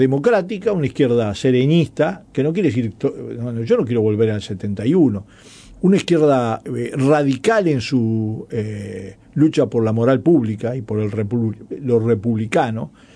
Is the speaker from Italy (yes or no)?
yes; Italy; Tengo una ventaja. Yo soy italiano.